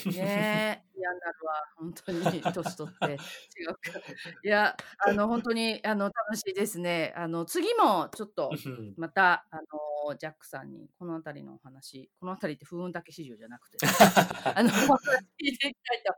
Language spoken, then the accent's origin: Japanese; Nagoya, Aichi, Japan; 私名古屋出身じゃないですか